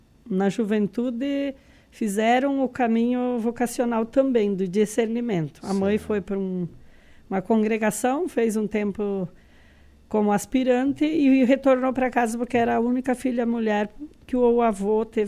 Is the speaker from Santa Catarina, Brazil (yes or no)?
yes; Quilombo, Santa Catarina, Brazil; Eu nasci na cidade de Quilombo, oeste do estado, certo. Que pertence à diocese de Chapecó. Uhum. Nasci, cresci e hoje alguns familiares ainda residem na região.